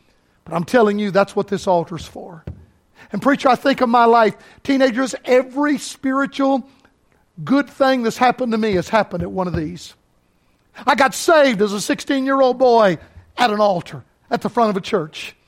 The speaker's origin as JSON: {"language": "English", "region": "Florida", "country": "United States", "said": "You know what happened in my home state of Florida?"}